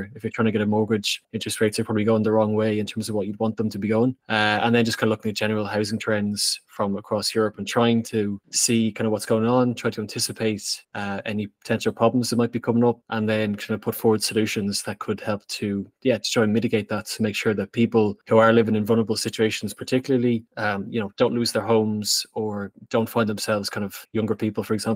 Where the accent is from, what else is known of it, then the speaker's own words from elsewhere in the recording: Dublin, Leinster, Ireland; moved away as an adult; now in Brussels, Belgium; So as my accent probably gives away, I'm originally from Ireland, from Dublin, but I've been kind of living and working on the mainland of the continent for the last couple of years.